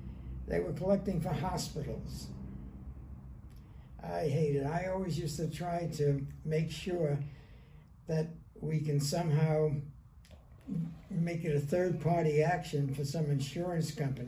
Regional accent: Brooklyn, New York, United States; I came from... I'm a New Yorker.

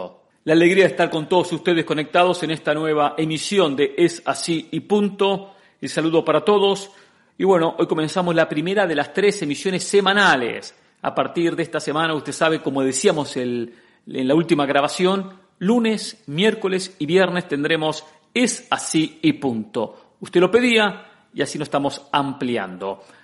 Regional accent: Argentina; esto hacía referencia como argentino, el sentirnos protagonistas

